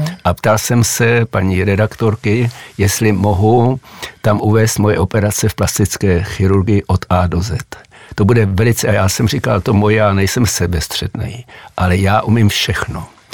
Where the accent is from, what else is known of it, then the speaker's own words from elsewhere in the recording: Prague, Czechia; Tím, že jsem vyrůstal na Vinohradech